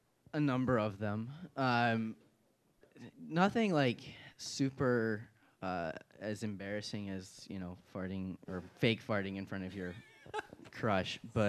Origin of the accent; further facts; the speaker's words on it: Pennsylvania, United States; I grew up in Pennsylvania. Pretty much everybody around me hunted and fished, and so that was kind of like how I was born and raised.